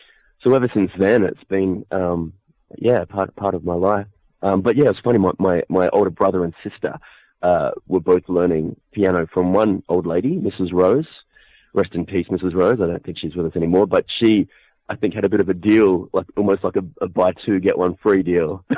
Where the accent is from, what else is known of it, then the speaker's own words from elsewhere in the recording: Adelaide, South Australia, Australia; now in Sydney, Australia; It was when I was planning to relocate to Sydney anyway from my hometown of Adelaide